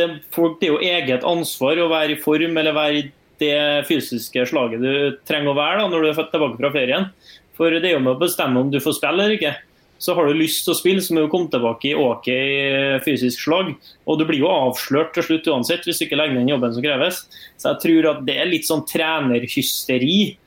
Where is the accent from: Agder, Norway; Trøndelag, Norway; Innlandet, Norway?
Trøndelag, Norway; Ranheim; Nå kommer jeg fra Ranheim, da.